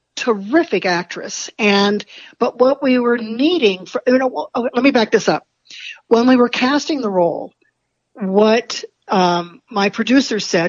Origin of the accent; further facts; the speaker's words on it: St. Louis, Missouri, United States; I was raised in St. Louis.